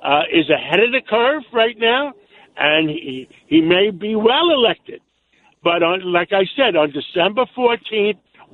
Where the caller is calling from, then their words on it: New York, United States; and I'm driving in from Suffolk County